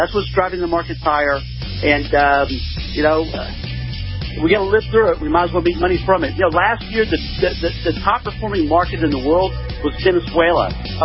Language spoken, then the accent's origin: English; Texas, United States; I'm from East Texas. I was raised lower middle class. I come from nothing.